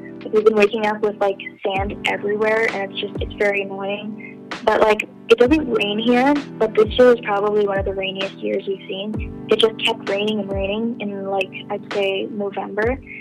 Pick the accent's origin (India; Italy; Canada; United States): Canada; now in Riyadh, Saudi Arabia; I'm 17 years old. I'm from Canada, but I live in Saudi Arabia and I go to the American school here in Riyadh, the capital city.